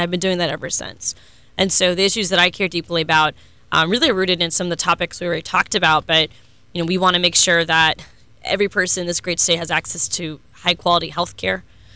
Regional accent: Orlando, Florida, United States; I mean, so I was born and raised in Orlando to a working class family and a daughter of immigrants.

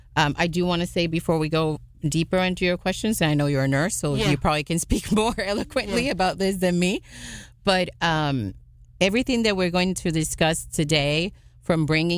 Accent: Puerto Rico; and to be honest with you, I am from Puerto Rico.

